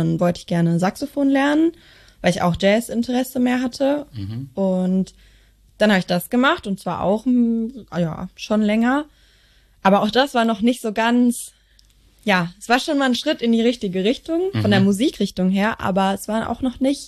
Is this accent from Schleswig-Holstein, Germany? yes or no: no; Bochum, North Rhine-Westphalia, Germany; Bochumerin